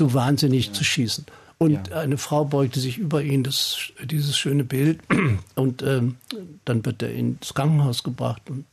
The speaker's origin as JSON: {"language": "German", "region": "Hesse", "country": "Germany", "tie": "born or raised there", "lives_now": "Berlin, Germany", "said": "ich war erst nach Marburg an der Lahn gegangen, das war in der Nähe meiner Heimatstadt"}